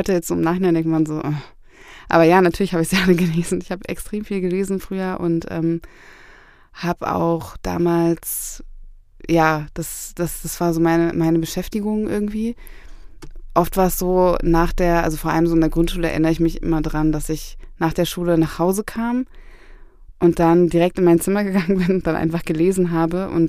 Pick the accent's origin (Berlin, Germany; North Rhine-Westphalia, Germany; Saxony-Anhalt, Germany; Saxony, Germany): Berlin, Germany; Ich bin in Berlin-Wedding aufgewachsen und habe dort gelebt, bis ich 12 oder 13 war ungefähr und war viel, aber auch immer in Kreuzberg, weil meine Oma auch oft auf mich aufgepasst hat.